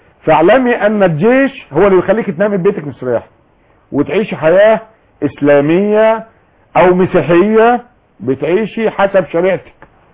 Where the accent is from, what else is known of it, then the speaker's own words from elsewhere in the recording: Kafr El Sheikh Governorate, Egypt; بعض المحافظات زي عندنا في كفر الشيخ